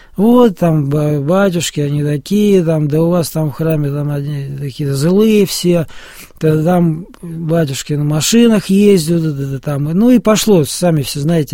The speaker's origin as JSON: {"language": "Russian", "region": "Moscow", "country": "Russia", "said": "я, хотя сам из Москвы"}